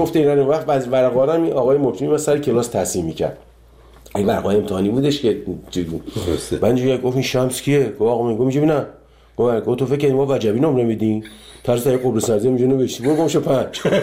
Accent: Iran; moved away; 30 سال 30 خورده سال که از ایران من اومدم بیرون

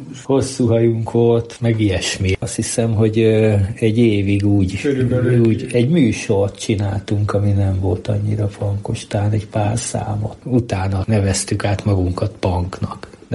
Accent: Szeged, Csongrád-Csanád, Hungary; Először Rajgyőn laktak, aztán meg Hattyastelepre költöztek. Az egy külső része Szegednek, egy külvárosa. Ott laktunk

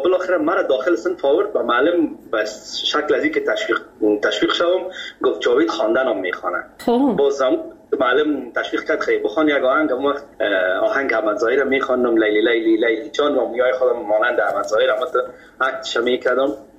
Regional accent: Kabul, Afghanistan; ما از مردم خود کابل هستیم، از شهر کونه کابل.

